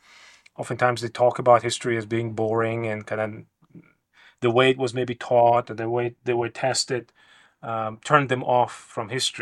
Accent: North Kazakhstan Region, Kazakhstan; I was born and raised in Soviet Union, in a small remote place in northern Kazakhstan, a place that was built up by German prisoners of war and dissidents who were resettled there by the Soviet government. So even though my family is of Georgian origin, I was not born in Georgia

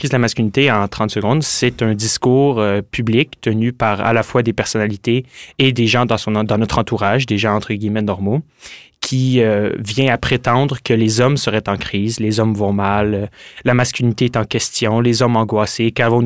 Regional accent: Montreal, Quebec, Canada; Je viens de Montréal

